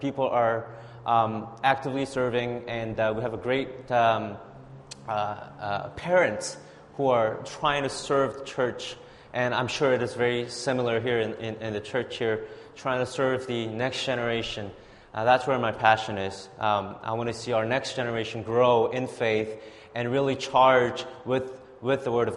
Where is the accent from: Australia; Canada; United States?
Canada; Vancouver, British Columbia; I grew up in Vancouver East Side, so I'm like, this area is my hood. You know, my mom still lives in the area.